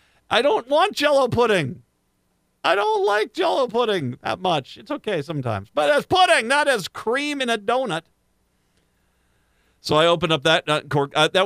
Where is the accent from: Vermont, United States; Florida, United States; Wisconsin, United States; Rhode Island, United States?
Rhode Island, United States; I grew up in Rhode Island, so I like clams and mussels